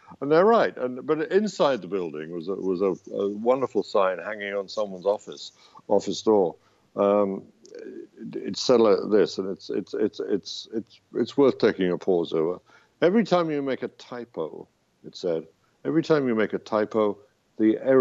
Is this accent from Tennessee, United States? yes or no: no; New York City, New York, United States; It's at the New York Times, my hometown newspaper.